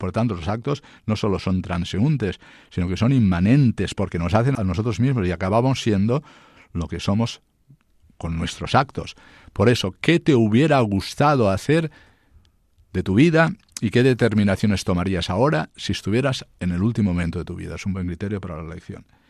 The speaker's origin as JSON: {"language": "Spanish", "town": "Cocentaina", "region": "Valencian Community", "country": "Spain", "tie": "born or raised there", "said": "estaban allí en mi pueblo Cocentaina, y nos gustaba pues subir arriba, porque no lo teníamos permitido, pero de vez en cuando nos metíamos en los rincones donde habitaban los frailes."}